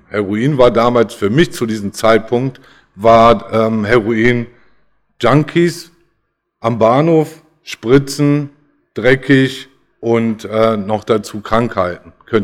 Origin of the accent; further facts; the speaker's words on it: Essen, North Rhine-Westphalia, Germany; born there; Ich wurde 1978 in Essen geboren.